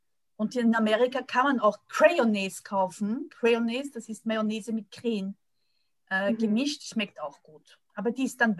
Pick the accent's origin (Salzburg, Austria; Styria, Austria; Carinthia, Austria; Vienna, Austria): Vienna, Austria; also born or lived in France; now in Belgium; als Wienerin bin ich ja nicht direkt nach Belgien gekommen, sondern ich habe lange Zeit in Frankreich gewohnt. Erstens war ich in einem französischen Internat, dann habe ich studiert in Paris.